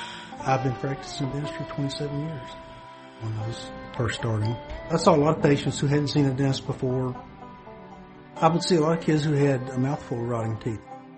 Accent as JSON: {"language": "English", "region": "Appalachia", "country": "United States", "tie": "born or raised there", "said": "I was born and raised in Appalachia. I've been here all my life. It's a special place, but there's jaw-dropping poverty, too."}